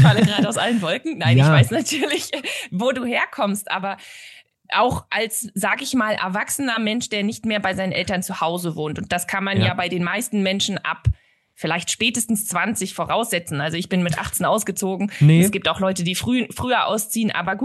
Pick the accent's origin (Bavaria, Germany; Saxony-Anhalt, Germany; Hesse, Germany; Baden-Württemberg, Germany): Saxony-Anhalt, Germany; Also ich komme ja aus Sachsen-Anhalt und da war klar, du bleibst nie länger als bis zum Abi.